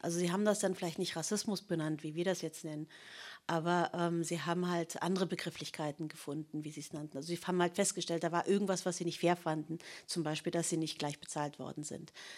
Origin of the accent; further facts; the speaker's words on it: Berlin, Germany; born there; geboren im Dezember 1974 in West-Berlin.